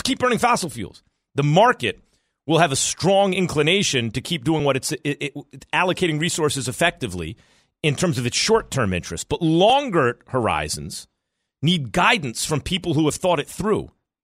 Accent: New York, United States; You should have heard my father around the dinner table because, you know, growing up in New York, he didn't, my dad has a Bronx accent

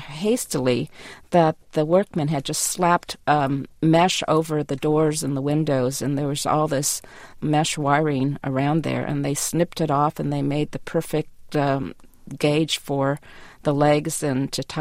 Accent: United States; I know I'm proud of them because I'm Japanese American

